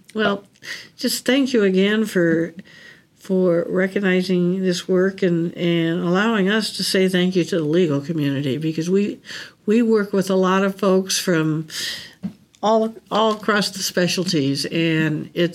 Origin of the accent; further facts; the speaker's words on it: California, United States; also born or lived in Colorado; now in Omaha, United States; I mean, I grew up in California. I lived in Colorado for a while and all that.